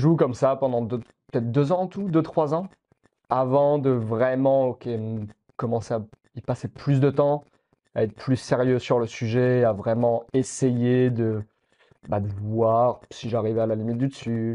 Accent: Bourges, Centre-Val de Loire, France; J'ai grandi à Bourges, ancienne capitale du Royaume de Gaule, il y a fort longtemps. Petite ville, voilà, du centre de la France. Et je suis parti vers mes 19 ans à Montpellier

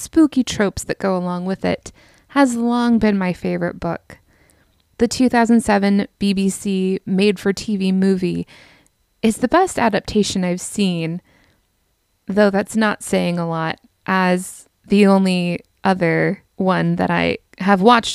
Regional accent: Washington, United States; a town in the San Juan Islands in my home state of Washington

